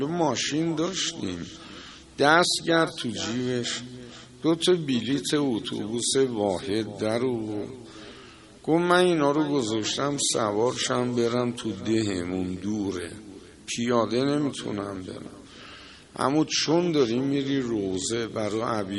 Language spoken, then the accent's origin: Persian; Tehran, Tehran Province, Iran; اصفهانی هستی؟ گفتم نه. گفت کجایی هستی؟ من تهران.